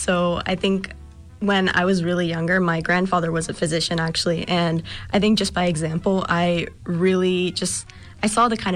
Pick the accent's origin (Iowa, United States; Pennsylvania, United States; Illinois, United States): Pennsylvania, United States; South Fayette; I'm a senior at South Fayette High School, and I'm from South Fayette as well.